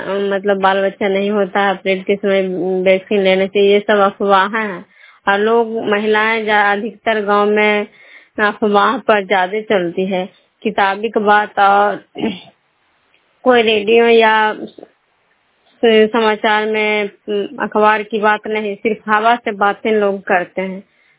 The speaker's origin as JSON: {"language": "Hindi", "town": "Vishnupur", "region": "Bihar", "country": "India", "said": "मैं बिष्णुपुर ग्राम नालंदा जिला नगर नौसा प्रखंड के निवासी हूँ।"}